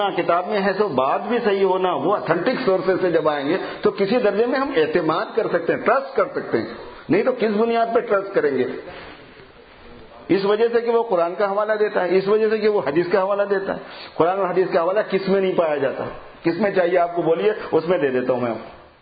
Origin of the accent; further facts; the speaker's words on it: Mughal Gadda, Telangana, India; ہم اصل پینڈو ہیں, گاؤں میں رہتے تھے, دیہات کے ہیں, حیدرآباد سے 60 کلومیٹر پر مغل گدہ ایک جگہ ہے شاد نگر کے پاس, وہاں کے ہیں.